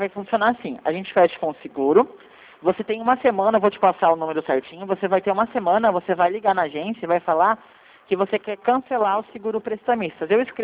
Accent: Piracicaba, São Paulo, Brazil; eu sou de Piracicaba, o escritório aqui é em Piracicaba

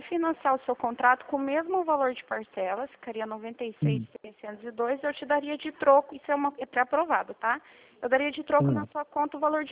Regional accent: São José dos Campos, São Paulo, Brazil; Não, eu sou de São José dos Campos.

